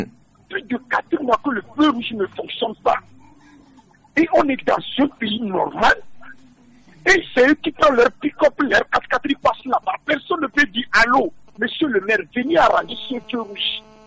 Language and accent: French; Togo; On est tous des Togolais. Aidez-nous un peu. On a la carte d'identité togolais.